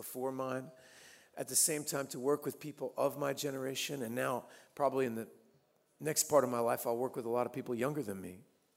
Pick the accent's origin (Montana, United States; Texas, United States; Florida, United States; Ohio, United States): Texas, United States; Austin; born there; I was born in Austin, Texas in 1970, right?